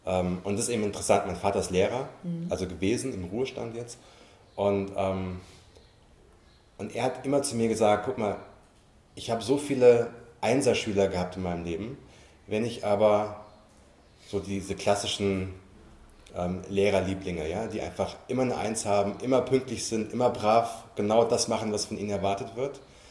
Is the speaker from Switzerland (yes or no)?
no; Frankfurt, Hesse, Germany; ich komme aus Frankfurt